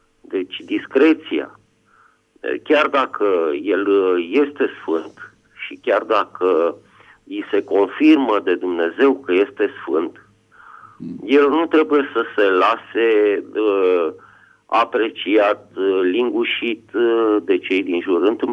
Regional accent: Bucharest, Romania; din București

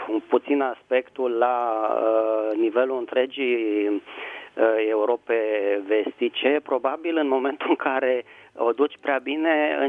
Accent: Bucharest, Romania; Bună seara! … sunt din București.

